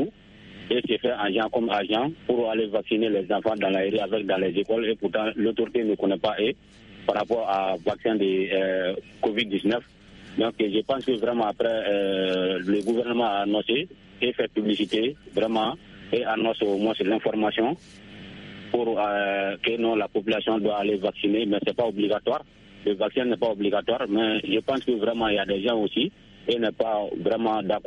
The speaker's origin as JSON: {"language": "French", "town": "Sounikini", "country": "Mali", "tie": "born or raised there", "said": "depuis dans mon village natal à Sounikini."}